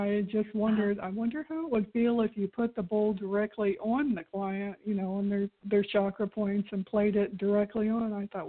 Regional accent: Florida, United States; I'm from Florida also, so I would be traveling to Kansas City, Kansas.

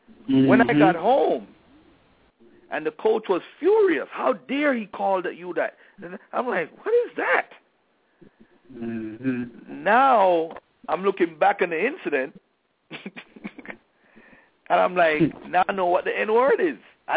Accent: Jamaica; moved away; Growing up in Jamaica, I knew nothing of the N-word.

